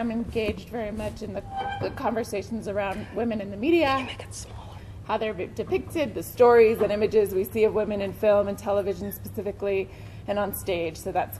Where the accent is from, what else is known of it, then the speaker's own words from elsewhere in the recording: Boulder, Colorado, United States; now in New York, United States; I'm originally from Boulder, so it's nice to be back for this. I'm primarily a playwright and a screenwriter. I live in New York